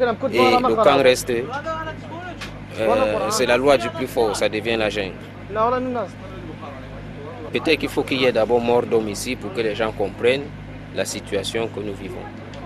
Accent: Cameroon; moved away; Moi, je suis Camerounais. J'ai fait la Tunisie, j'ai fait la Turquie, j'ai fait au moins 4 pays.

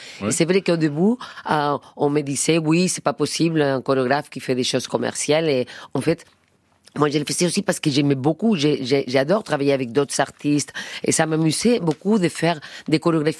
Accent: Andalusia, Spain; Et en plus, j'ai grandi en Andalousie.

